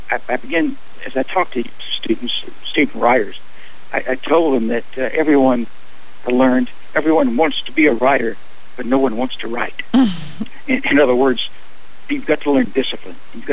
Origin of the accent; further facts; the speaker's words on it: Texas, United States; Well, I grew up actually in East Texas, and I grew up about 20 miles, a good part of my life, in Texas, 20 miles from the Louisiana border.